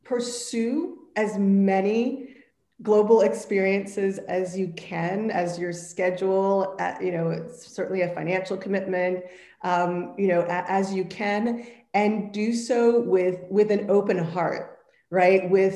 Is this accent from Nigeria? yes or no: yes; Nigeria; You know, as an African, as a Nigerian, you know, for me, I felt a very strong connection